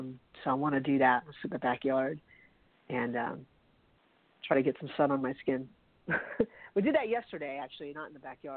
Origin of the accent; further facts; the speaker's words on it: Charleston, United States; I was, you know, just growing up in Charleston and just be outside.